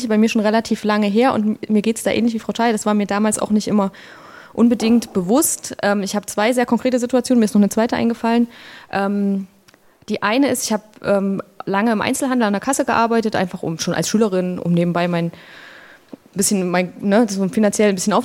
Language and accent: German; Jena, Thuringia, Germany; ich bin in Jena in Lobeda aufgewachsen und das war jetzt in den 90er Jahren